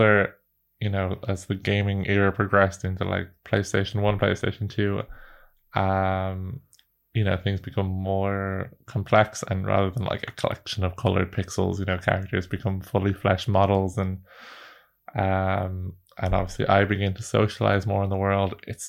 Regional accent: Ireland; Growing up in Ireland, which in the 90s

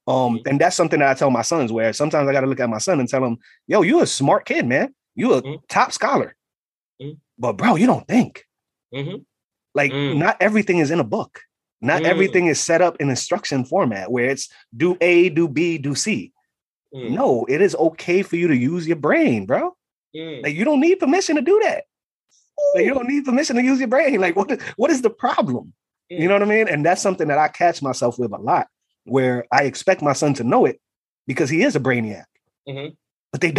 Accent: Bronx, New York, United States; I'm Puerto Rican from the South Bronx, grew up in poverty.

